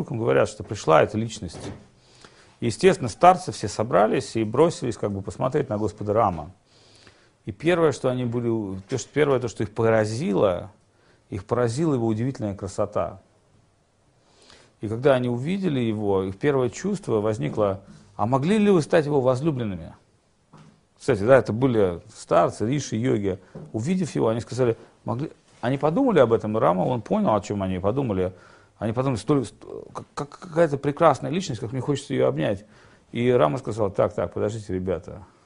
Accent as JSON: {"language": "Russian", "town": "Orenburg", "region": "Orenburg Oblast", "country": "Russia", "said": "я тоже из Оренбурга"}